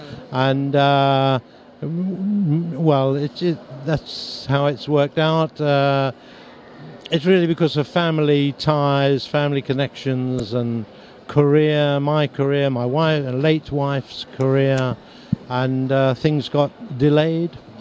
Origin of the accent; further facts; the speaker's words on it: Palmers Green, London, United Kingdom; Palmer's Green, North London.